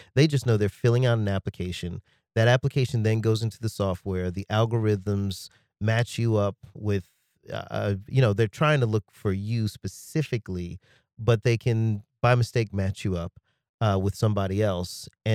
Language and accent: English; Jacksonville, Florida, United States; being a young man growing up in Jacksonville and just trying to get an apartment